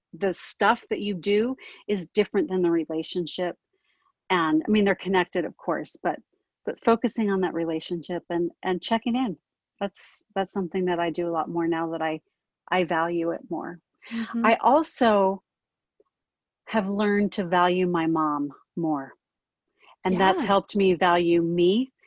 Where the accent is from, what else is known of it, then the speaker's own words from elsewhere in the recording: California, United States; I grew up in Southern California. So my grandma had a pool